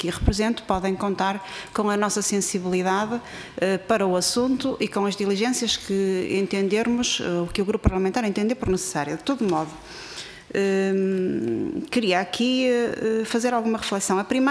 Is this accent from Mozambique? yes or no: no; Maia, Porto, Portugal; sou natural do Conselho da Maia e esta questão também me é cara.